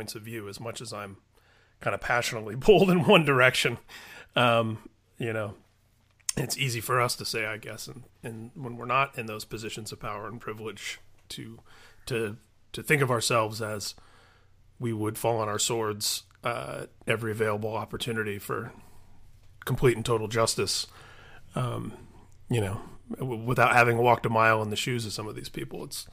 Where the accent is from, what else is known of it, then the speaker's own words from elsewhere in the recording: Indiana, United States; who was the governor of my home state, Indiana, where I grew up, unfortunately, it's as relevant as ever.